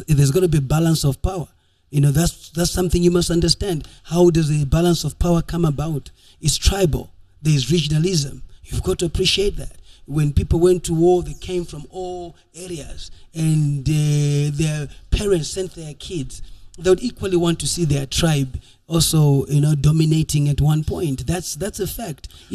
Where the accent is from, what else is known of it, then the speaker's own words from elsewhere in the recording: Midlands, Zimbabwe; I'm come from the Midlands. I'm Karanga.